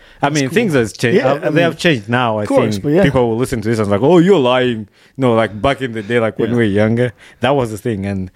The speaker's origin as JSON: {"language": "English", "country": "Uganda", "tie": "born or raised there", "said": "So I grew up in Uganda."}